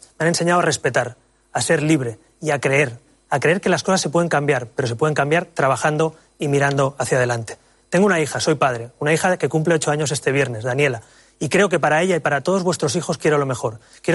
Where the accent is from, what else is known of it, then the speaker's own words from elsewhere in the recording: Barcelona, Catalonia, Spain; born there; Nací en Barcelona hace 39 años. Mi madre es una mujer andaluza que nació en Málaga, en un pueblecito de 400 habitantes. Mi padre es catalán, de la Barceloneta. Estoy orgulloso de ser catalán y español y de mi familia.